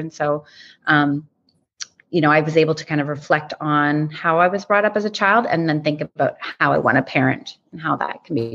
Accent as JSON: {"language": "English", "town": "Halifax", "region": "Nova Scotia", "country": "Canada", "tie": "born or raised there", "also_born_or_lived": "Toronto", "said": "I was born in Halifax and raised here and did spend some time in Toronto, but came back to Nova Scotia after my daughter was born."}